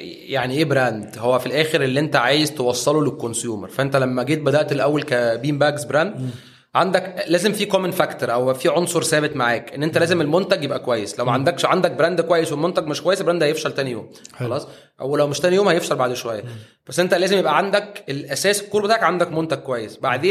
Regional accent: Egypt; عن الحته اللي احنا عندنا في مصر

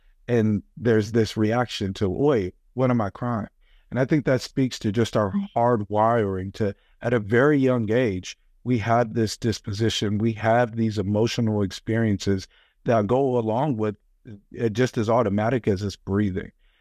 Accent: Midwest, United States; I grew up in the Midwest in a historically violent, poverty-stricken environment.

